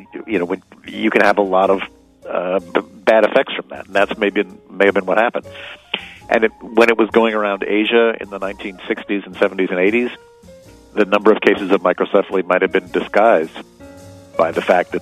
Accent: San Francisco, California, United States; I'm from San Francisco, so I'm used to kind of cool weather

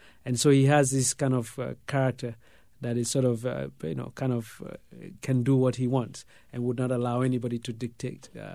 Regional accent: Sierra Leone; first language Mende; English is a second language; I speak some languages in Sierra Leone, in particular Mende, which is my mother tongue.

